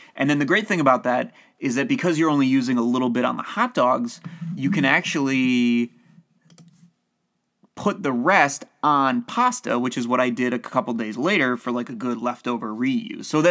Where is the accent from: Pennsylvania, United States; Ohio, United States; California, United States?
Ohio, United States; Toledo; I'm from Toledo, which is only 3 hours away from Cincinnati